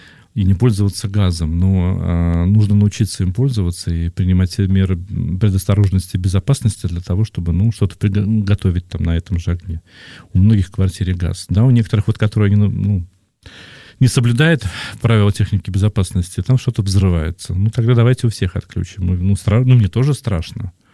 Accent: Samara Oblast, Russia; born there; она отвезла ее, где я родился, там, в Самарскую область

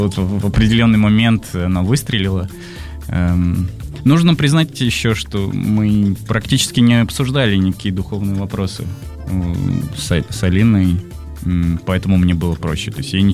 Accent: Siberia, Russia; Я вообще из Сибири.

